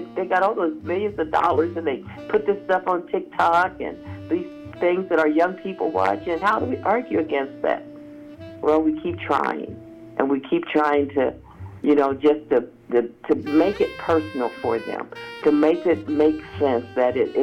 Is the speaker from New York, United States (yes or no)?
no; Hannibal, Missouri, United States; On Easter, I went back to where I grew up in Hannibal, Missouri, had an opportunity to talk some politics with a young cousin and her significant other.